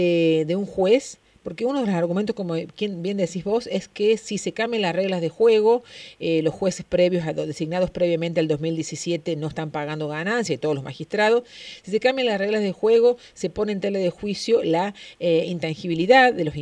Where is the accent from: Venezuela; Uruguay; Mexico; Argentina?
Argentina; Córdoba; yo como contribuyente cordobesa